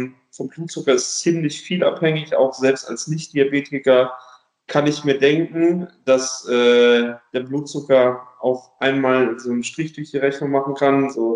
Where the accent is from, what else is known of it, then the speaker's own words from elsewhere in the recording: Leverkusen, North Rhine-Westphalia, Germany; ich komme ursprünglich aus Leverkusen, bin jetzt vor ein paar Jahren aber ins Schwabenland gezogen